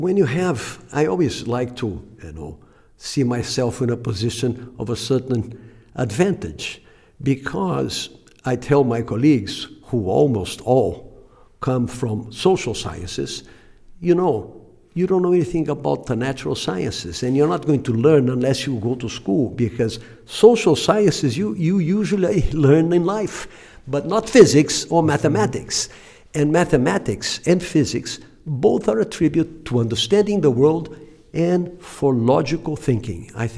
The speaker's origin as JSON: {"language": "English", "region": "Rio de Janeiro", "country": "Brazil", "tie": "born or raised there", "said": "So growing up in Rio was wonderful. Football in the streets, playing, you know, marbles."}